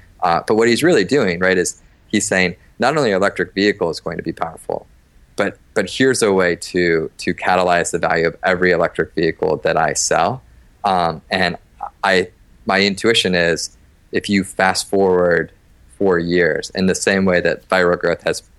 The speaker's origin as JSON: {"language": "English", "town": "Cleveland", "region": "Ohio", "country": "United States", "tie": "born or raised there", "said": "So I grew up in Cleveland"}